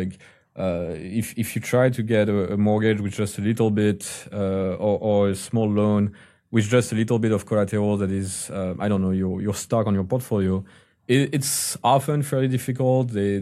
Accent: United States; So for example, as an American, if you want to buy on the London exchange or on the Singapore exchange, it's hard and difficult.

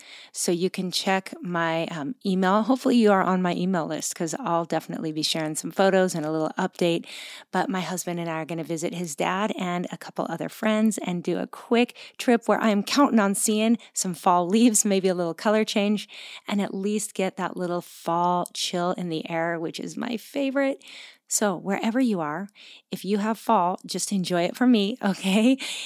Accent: Washington, United States; because she lives in my home state of Washington State.

